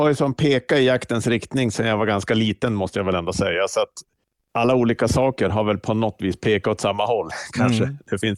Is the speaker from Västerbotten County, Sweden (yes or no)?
yes; Västerbotten County, Sweden; Jag är uppvuxen i Västerbotten.